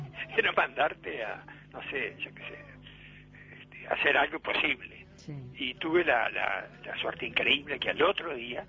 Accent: Uruguay; accent: rioplatense; le llamó la atención porque mi tono es muy rioplatense. Sí. Y yo le digo, bueno, no, porque soy uruguayo.

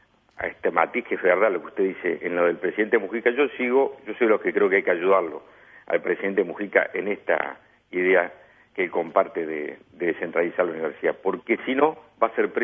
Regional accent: Montevideo, Uruguay; las que provenimos de familias de Montevideo

